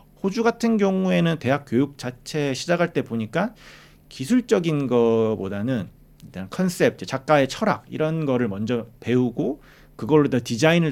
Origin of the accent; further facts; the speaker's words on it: Busan, South Korea; 고향이 부산인데 부산 내려와서 한 2년 정도 작업실을 했었는데